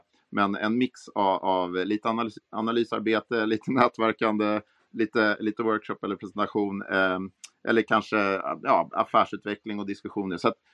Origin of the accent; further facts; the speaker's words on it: Sweden; Det var 54 personer från hela världen då. Jag var den enda från Sverige i den här kursen då.